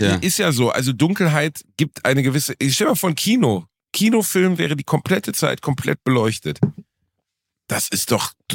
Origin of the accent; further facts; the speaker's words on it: Germany; Und als Deutscher. Wirklich, du willst, dass die Körner da rausspringen.